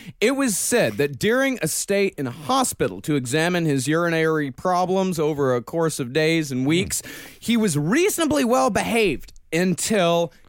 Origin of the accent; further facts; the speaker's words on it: Rochester, Texas, United States; Yeah, strangely enough, his hometown, Rochester, New York, same name as my hometown, Rochester, Texas.